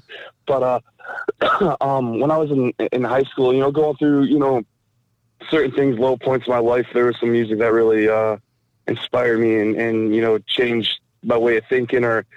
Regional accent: Mount Clemens, Michigan, United States; Honestly, I grew up in Mount Clemens area, and, I grew up, I got 2 sisters and my mom and dad, and we ran our own business.

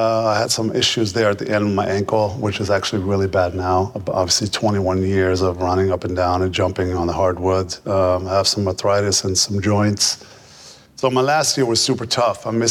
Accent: Germany; I grew up in Germany, right?

